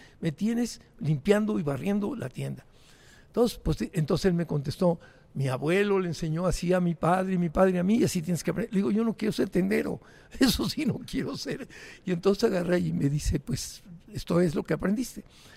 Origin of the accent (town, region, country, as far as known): Santa Bárbara, Chihuahua, Mexico; born there